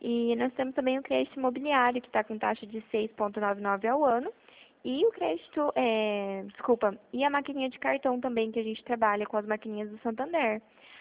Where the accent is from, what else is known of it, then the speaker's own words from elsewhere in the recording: Toledo, Paraná, Brazil; eu sou aqui de Toledo, Paraná.